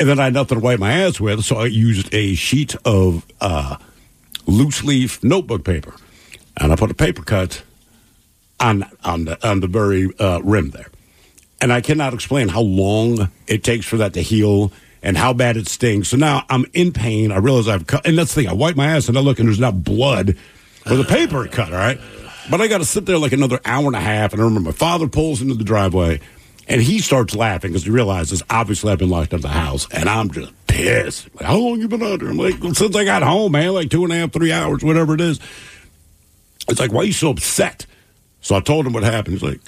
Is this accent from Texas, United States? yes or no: no; Rochester, New York, United States; Growing up in Rochester, man, it's so cold there all the time.